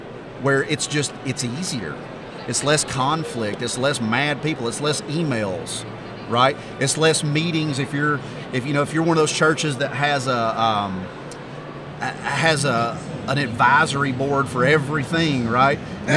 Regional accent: the South, United States; I deal with this a lot growing up in the South.

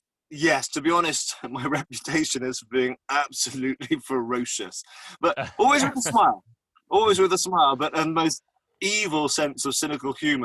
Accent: Bristol, South West England, United Kingdom; I come from Bristol.

